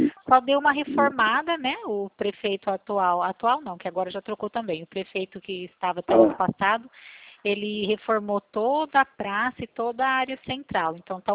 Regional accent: Presidente Prudente, São Paulo, Brazil; sou de Presidente Prudente.

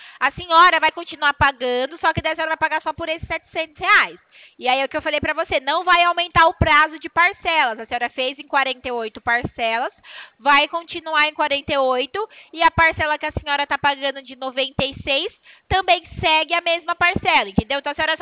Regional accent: São Paulo, Brazil; Eu sou de São Paulo.

